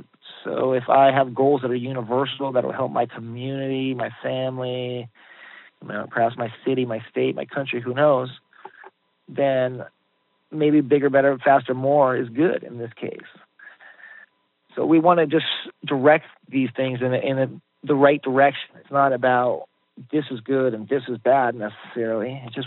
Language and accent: English; United States; I find in our society, I grew up in the United States.